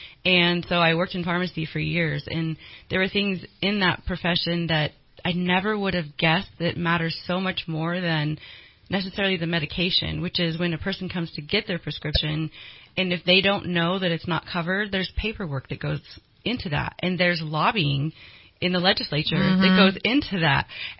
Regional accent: Reading, United States; I was raised in Reading, and I love living here.

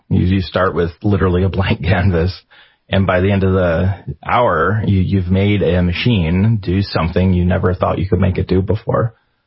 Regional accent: Missouri, United States; I'm originally from Missouri, and I've taught at several institutions there.

